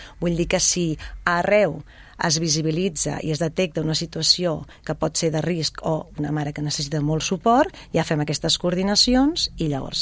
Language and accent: Catalan; Terrassa, Catalonia, Spain; soc d'aquí, soc de Terrassa, tinc tribu, tinc família, tinc amics